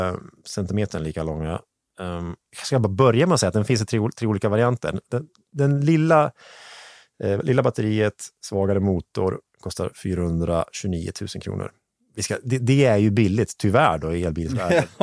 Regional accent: Gävleborg County, Sweden; jag är från Hälsingland, jag gillar ull.

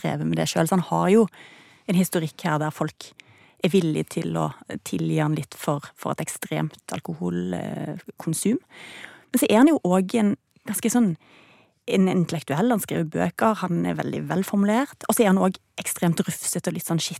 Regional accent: Stavanger, Rogaland, Norway; ungene mine har jo kjøpt min forklaring på at jeg banner så mye, for at jeg er jo fra Stavanger.

